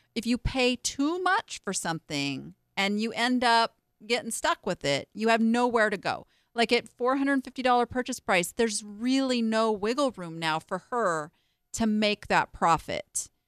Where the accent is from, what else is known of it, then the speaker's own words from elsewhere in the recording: La Habra, California, United States; I grew up in La Habra, California.